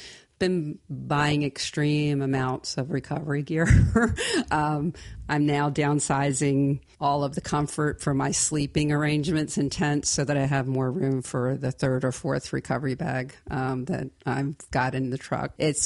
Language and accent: English; East Coast, United States; also born or lived in Florida; Well, you're from the East Coast and I'm from the East Coast. So lived in Florida for a while